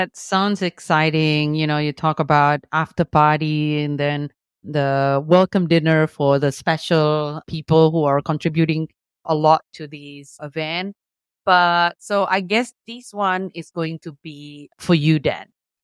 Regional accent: Jakarta, Indonesia; English is a second language; I'm from Jakarta, Indonesia.

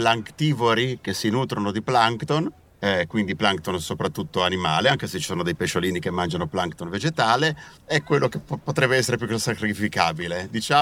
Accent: Genoa, Liguria, Italy; born there; Al di là che sono nato a Genova con la mia famiglia

